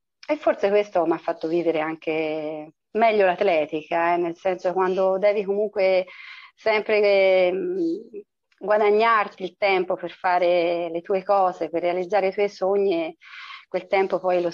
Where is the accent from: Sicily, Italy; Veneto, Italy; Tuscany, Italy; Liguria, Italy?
Tuscany, Italy; Sesto Fiorentino; now in Lucca, Italy; Sai che io sono di Sesto Fiorentino, ma abito a Lucca da diverso tempo